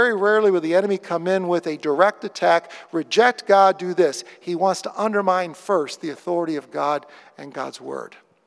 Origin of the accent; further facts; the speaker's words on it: Rochester, New York, United States; and we're from Rochester with the Lilac Festival there.